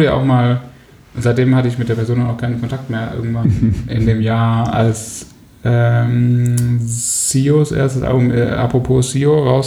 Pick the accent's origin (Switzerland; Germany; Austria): Switzerland; Ich komme ja aus der Schweiz.